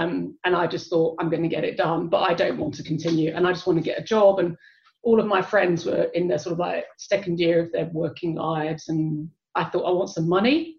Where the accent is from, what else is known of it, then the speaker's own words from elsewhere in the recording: Basildon, East of England, United Kingdom; I grew up in Basildon in Essex, and Brighton is very different to Basildon.